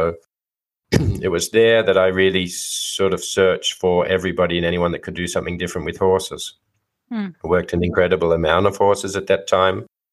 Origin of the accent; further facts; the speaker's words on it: Australia; I grew up in Australia.